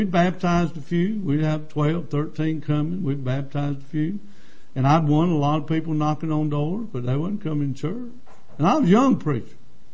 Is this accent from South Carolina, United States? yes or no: yes; Lancaster, South Carolina, United States; And he knew I was from Lancaster, but we were living in Rock Hill, of course, had a wife and kids. He said, why don't we go back down to Lancaster and start a church?